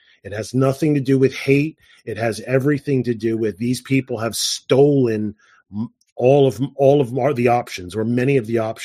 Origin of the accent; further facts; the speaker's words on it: New Jersey, United States; I was talking about growing up, where I grew up in New Jersey.